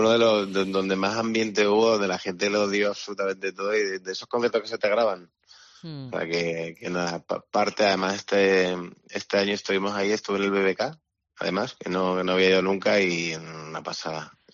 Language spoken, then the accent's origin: Spanish; Cádiz, Andalusia, Spain; now in Madrid, Spain; Yo ya digo que ya soy más madrileño que gaditano, aunque me duela, ¿no? Pero es donde tengo todo, donde he crecido casi más de la mitad de mi vida